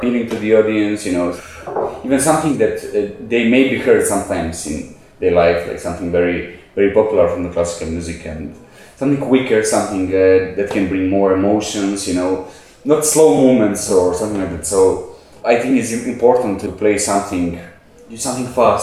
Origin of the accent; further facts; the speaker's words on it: Loznica, Mačva District, Serbia; English is a second language; moved away as an adult; also born or lived in Belgrade, Serbia / London, United Kingdom; My primary music education was here in my hometown, Loznica.